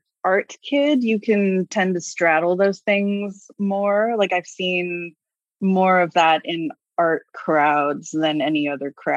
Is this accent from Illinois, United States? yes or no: no; Honolulu, Hawaii, United States; I grew up in Honolulu, so I don't know. It's a bit of a small town vibe over there.